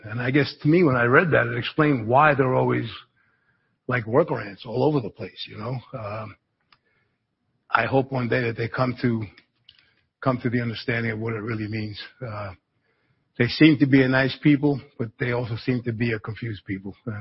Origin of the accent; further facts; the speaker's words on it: New York, United States; but my father I grew up with him in New York, and in New York, they used to say it's a 10:13